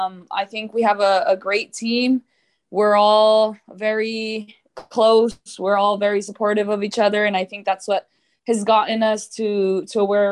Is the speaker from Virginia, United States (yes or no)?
no; Idaho, United States; I think it all goes back to growing up in Idaho. I know you think of Idaho and you don't imagine a very big soccer state.